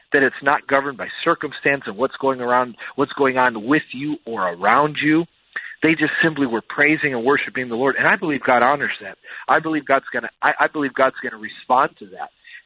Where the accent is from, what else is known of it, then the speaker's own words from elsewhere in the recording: Chicago, Illinois, United States; now in Virginia Beach, United States; Well, you know, I grew up in Chicago, and snow days were very familiar